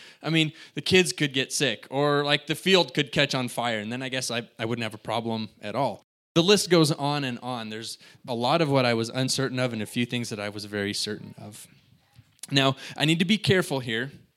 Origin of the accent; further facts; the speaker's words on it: Springfield, Oregon, United States; And I grew up in Springfield. I'm used to the rain, but I kind of got comfortable in the Central Oregon